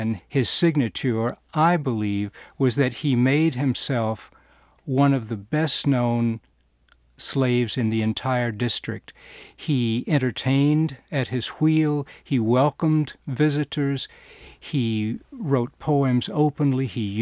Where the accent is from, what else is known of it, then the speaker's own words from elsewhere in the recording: the South, United States; Like most Southerners, I had been raised with the sort of general knowledge that perhaps somewhere in the past my family had owned slaves